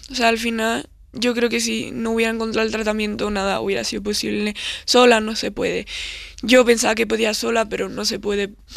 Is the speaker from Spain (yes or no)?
yes; Armilla, Andalusia, Spain; soy de Armilla, en un pueblo, bueno, ciudad ya de Granada.